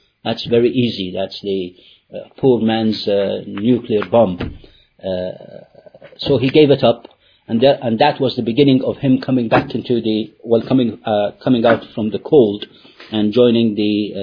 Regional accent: Libya; now in United Kingdom; who's been living in the UK for 25 years, sometimes I feel I'm British, which I am, and sometimes I feel I'm Libyan

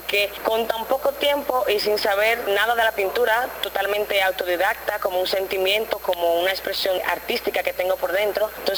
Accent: Dominican Republic; como joven dominicana puedo promocionar el arte

